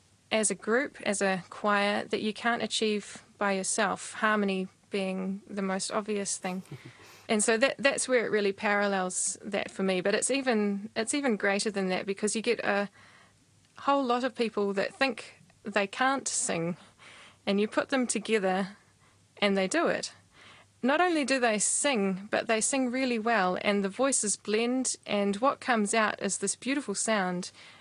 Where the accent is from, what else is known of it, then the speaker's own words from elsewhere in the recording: Christchurch, Canterbury, New Zealand; also born or lived in Wellington; I was born and raised in Christchurch and have experiences singing in the Basilica and also in the Our Lady of Fatima Church as well.